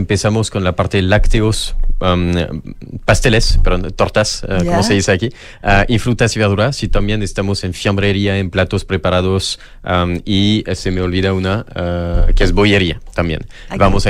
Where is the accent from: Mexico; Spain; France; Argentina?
France; Spanish is a second language; Soy francés.